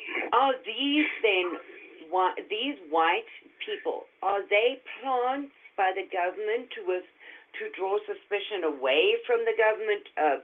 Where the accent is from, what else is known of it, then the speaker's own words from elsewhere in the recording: South Africa; as a South African, I cannot understand the ins and outs of your case.